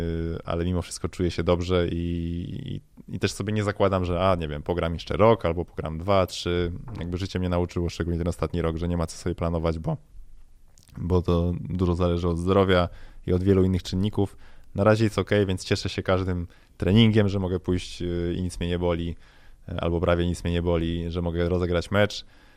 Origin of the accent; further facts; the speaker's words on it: Warsaw, Masovian Voivodeship, Poland; jestem z Warszawy, więc to dla mnie znaczy trochę więcej niż, nie wiem, kolejne trofeum w kolejnym klubie, tak? Ja jestem stąd